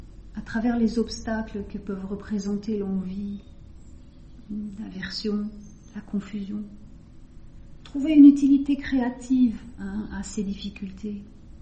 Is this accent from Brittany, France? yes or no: no; Auvergne-Rhône-Alpes, France; J'étais il y a quelques jours dans ma région natale, en Haute-Savoie